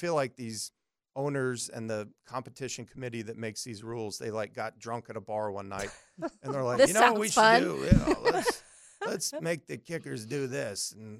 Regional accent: Texas, United States; it's very similar to where I grew up in Texas and went to school in Louisiana.

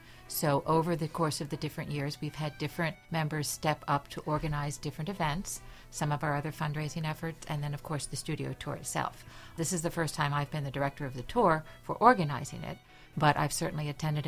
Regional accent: Maryland, United States; also born or lived in New York City; Actually, I'm not a native myself. I grew up in Maryland, lived in New York City for many years, and my husband and I moved to Wayne County because we wanted a more rural area to raise our kids.

